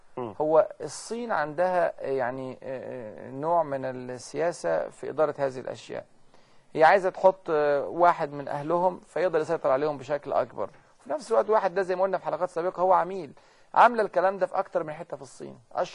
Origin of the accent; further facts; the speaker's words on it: Egypt; عرفت ان انا من مصر في الورقه اللي بملاها في البنك مصري